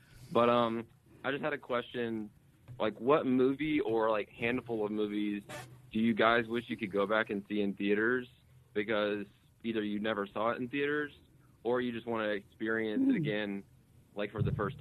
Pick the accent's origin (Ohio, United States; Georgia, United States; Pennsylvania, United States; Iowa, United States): Georgia, United States; Atlanta; I'm from Atlanta.